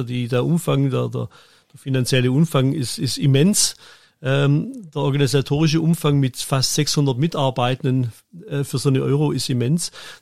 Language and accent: German; Germany; now in Switzerland; Ich bin dann als Deutscher noch in die Schweiz gekommen.